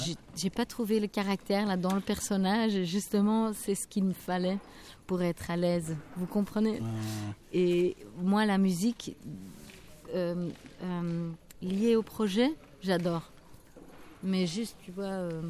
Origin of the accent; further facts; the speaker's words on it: Flanders, Belgium; Mais c'est nous, chez nous, en Flandre, ça n'a pas tellement existé ou pas tellement longtemps.